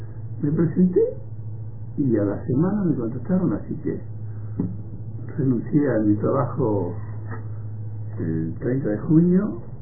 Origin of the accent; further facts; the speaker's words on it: Trenque Lauquen, Buenos Aires Province, Argentina; moved away as an adult; Estuve en Tranquilauquen hasta 18 años. Fui a Buenos Aires.